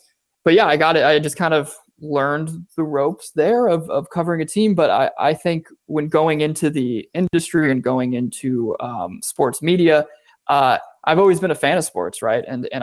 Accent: Chicago, Illinois, United States; I grew up in the Chicagoland area. You know, Chicago sports team were always my thing.

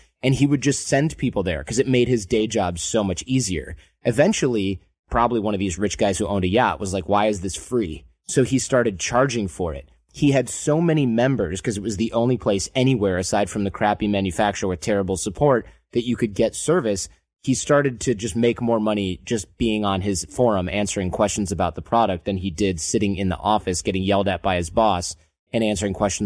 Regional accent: Michigan, United States; Or if you grew up where I grew up in Michigan, or if you're from Los Angeles, you say, I can't even, right?

